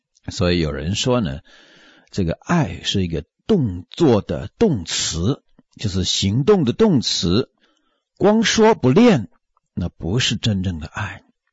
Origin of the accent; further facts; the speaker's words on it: Taiwan; 我们台湾人常讲的你吃饱了没有